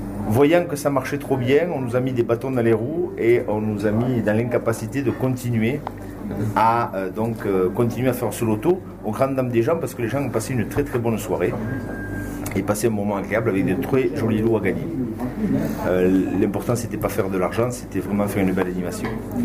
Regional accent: Lourdes, Occitanie, France; born there; Je suis né à Lourdes

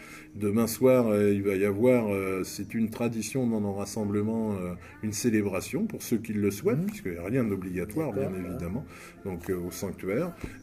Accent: Nantes, Pays de la Loire, France; Alors moi, je suis nantais, donc je suis venu en voiture.

